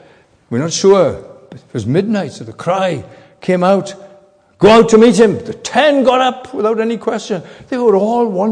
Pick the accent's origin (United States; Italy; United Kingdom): United Kingdom; Neath, Wales; I think I'm there shortly, preaching in Neath, my hometown.